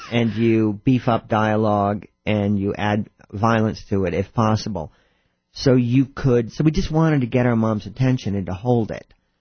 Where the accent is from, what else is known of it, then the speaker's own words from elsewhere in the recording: New York, United States; I mean, maybe I came from New York, so the bar was set pretty high in terms of behavior that's not particularly warm.